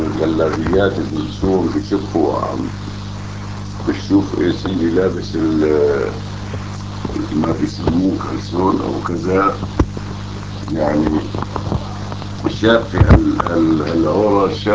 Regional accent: Aleppo, Aleppo Governorate, Syria; في الناس كثير عندنا في حلب هيك صاير

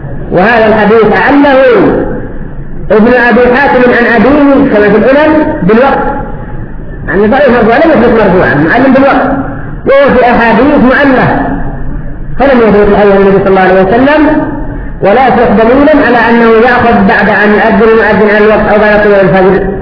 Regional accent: Yemen; عندنا في اليمن

